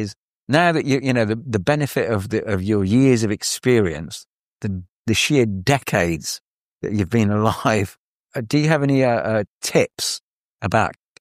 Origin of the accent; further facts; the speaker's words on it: Ramsgate, South East England, United Kingdom; born there; Well, you know, I was born in Ramsgate